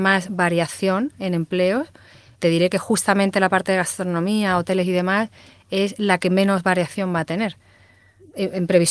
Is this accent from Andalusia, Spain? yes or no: yes; Andalusia, Spain; yo que vivo, bueno, que soy andaluza